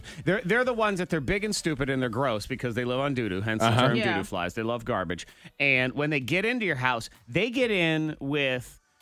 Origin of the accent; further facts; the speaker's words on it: New England, United States; growing up in New England